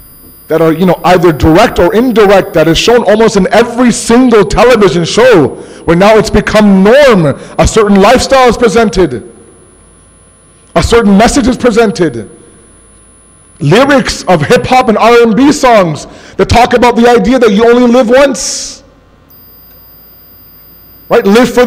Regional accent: Toronto, Ontario, Canada; I grew up in Toronto.

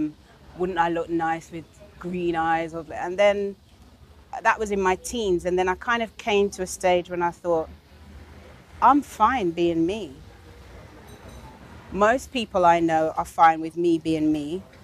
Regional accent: England, United Kingdom; born there; And they say, yeah, but you were born in England. I said, yeah, Jesus was born in a stable. But that doesn't make him a horse.

